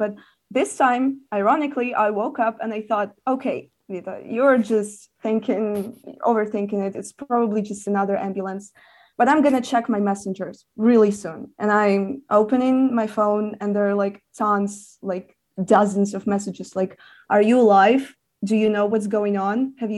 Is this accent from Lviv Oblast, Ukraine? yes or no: yes; Lviv, Lviv Oblast, Ukraine; now in Kyiv, Ukraine; No. I grew up in Lviv, but I was kind of planning on moving to Kyiv for a long time.